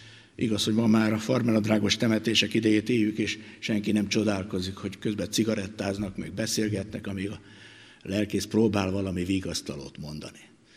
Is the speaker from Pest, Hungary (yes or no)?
yes; Nagytarcsa, Pest, Hungary; falun nőttem föl, Nagytarcsán, ahol még háztól volt a temetés.